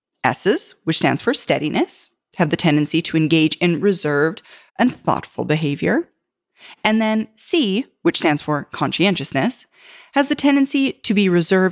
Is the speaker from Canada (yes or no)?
yes; Canada; Yeah, I'm a Canadian. I'm one of them.